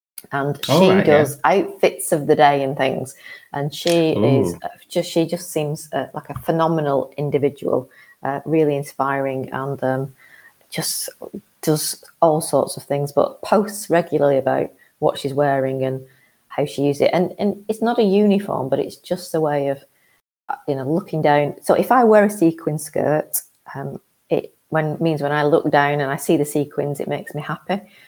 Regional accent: Bolton, North West England, United Kingdom; I'm from Bolton. I'm very, very proud of being a Boltonian. I grew up in Tomfold, which was not the most wealthy area of Bolton, but I came from a really well-loved, well-nurtured family, and went to school in Braitmith, which again is quite a deprived area of Bolton

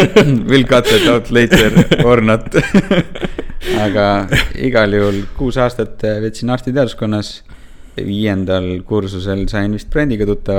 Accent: Haapsalu, Lääne County, Estonia; ja mina sündisin siis Haapsalus ja olen ka Haapsalu Viidemeli gümnaasiumis käinud.

